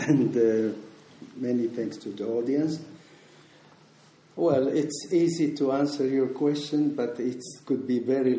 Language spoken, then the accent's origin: English; Morocco; English is a second language; also born or lived in Spain; since I come from Morocco, a zone that has been under Spanish ruling